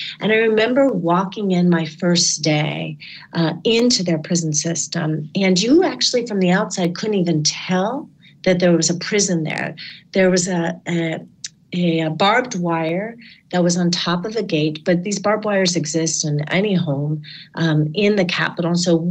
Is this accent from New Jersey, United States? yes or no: no; Connecticut, United States; in Connecticut, my home state, there was an 8-year-old that was in the carceral system.